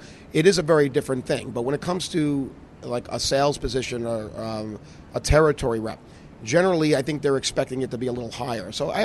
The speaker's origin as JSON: {"language": "English", "region": "New York", "country": "United States", "said": "I'm a New Yorker anyway, so I can say these things"}